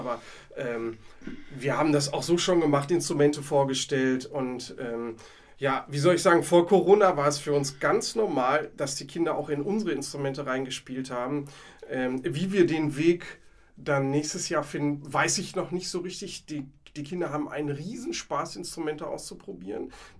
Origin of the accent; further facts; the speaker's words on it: North Rhine-Westphalia, Germany; zum einen kommen wir beide aus Nordrhein-Westfalen, Ralf aus dem Münsterland und ich aus Ostwestfalen, und sind beide in Posaunenchören groß geworden.